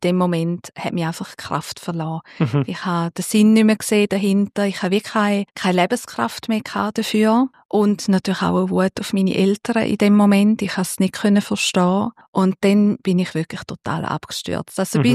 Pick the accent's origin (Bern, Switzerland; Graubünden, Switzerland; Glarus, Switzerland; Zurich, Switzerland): Graubünden, Switzerland; Also aufgewachsen bin ich wirklich als Bauernmädchen in den Bündner Bergen.